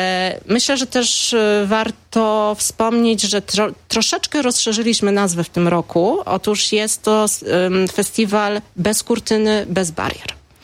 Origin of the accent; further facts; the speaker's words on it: southern Poland, Poland; Ja jestem z południa Polski.